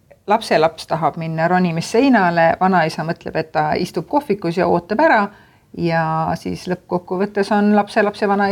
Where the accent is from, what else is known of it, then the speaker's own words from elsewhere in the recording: Kuressaare, Saare County, Estonia; Suuremal saarel on minu juurikad Kuressaares ja Vättapoolsaarel. Et Vättapoolsaarel elavad siia maani minu vanemad ja minu vanaema. Vennapere elab küll nüüdseks juba Tallinnas ja mina siis Kõrvalsaarel.